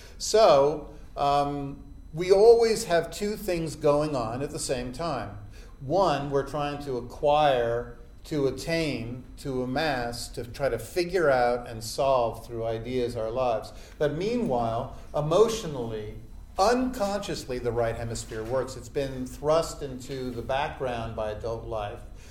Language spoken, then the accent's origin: English; New York City, New York, United States; from the Upper West Side. I do the best I can.